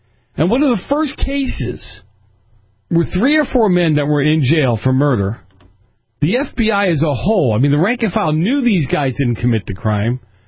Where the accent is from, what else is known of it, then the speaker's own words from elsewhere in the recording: Boston, Massachusetts, United States; And when I grew up in Boston, and I hate to say it, it had in the past, maybe not so now